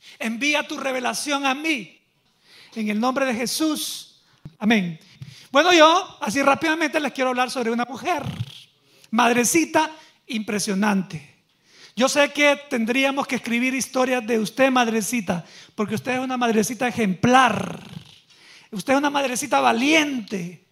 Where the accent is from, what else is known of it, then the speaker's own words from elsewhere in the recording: El Salvador; moved away; Si no pregunta en mi país, mire tan pequeño, casi somos 7,000,000 allá. Casi 7,000,000 y otros 3,000,000 acá.